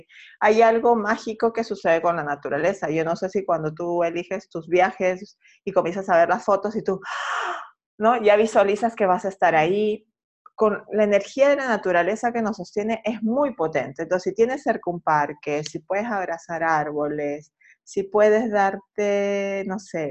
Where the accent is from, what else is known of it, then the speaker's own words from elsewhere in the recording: Peru; yo como buena peruana